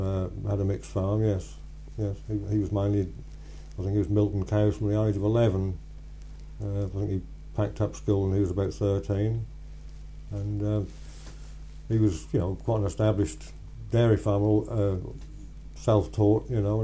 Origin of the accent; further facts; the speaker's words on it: Garboldisham, East of England, United Kingdom; Well, I'm the third generation that I've been here. We came from Loddon to Garbaldisham in the early 30s.